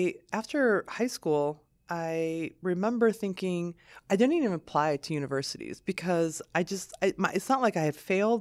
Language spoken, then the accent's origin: English; Lansing, Michigan, United States; also born or lived in Lebanon; I love Lansing. I grew up in Lansing. So mm-hmm. My family and I immigrated from Lebanon, from southern Lebanon in 1978.